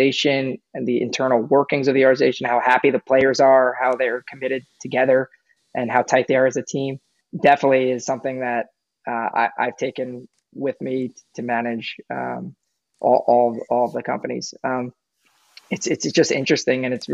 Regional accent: Long Island, New York, United States; because I was undersized from Long Island, New York at the time.

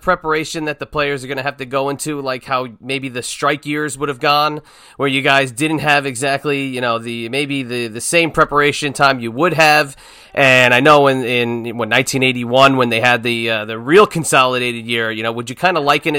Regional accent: New York, United States; also born or lived in New Jersey; as somebody growing up in New York, New Jersey, that's like that is absolutely like sacrilegious.

